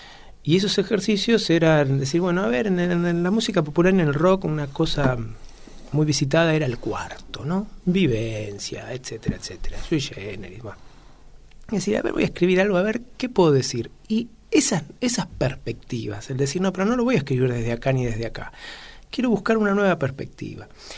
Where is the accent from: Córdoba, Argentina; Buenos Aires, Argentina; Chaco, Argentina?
Buenos Aires, Argentina; de dónde vengo, sí, si vamos a ese origen, digamos, de barrio, sí, nací en Matadero.